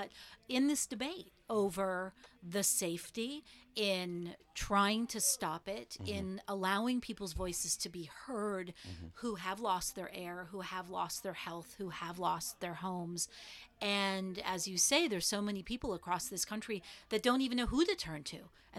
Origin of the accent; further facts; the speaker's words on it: Texas, United States; born there; I was born in Texas.